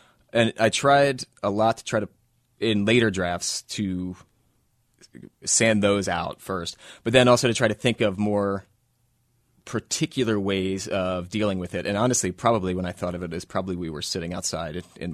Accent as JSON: {"language": "English", "town": "Philadelphia", "region": "Pennsylvania", "country": "United States", "tie": "born or raised there", "said": "I grew up in Roxborough, and they're based on a lot of the sort of people I knew"}